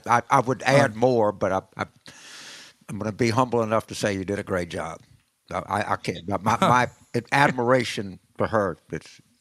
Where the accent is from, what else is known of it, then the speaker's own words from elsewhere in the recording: Louisiana, United States; I grew up in South Louisiana and, you know, played sports and was in the Marine Corps